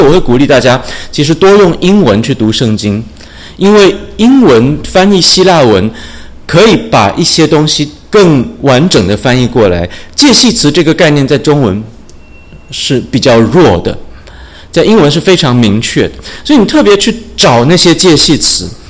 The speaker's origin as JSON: {"language": "Chinese", "country": "Canada", "tie": "born or raised there", "first_language": "English", "second_language": "Chinese", "said": "因为我是在加拿大长大的"}